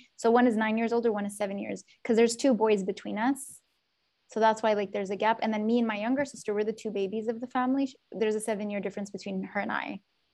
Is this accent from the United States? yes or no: no; Yemen; You know, maybe growing up in Yemen had that kind of influence on me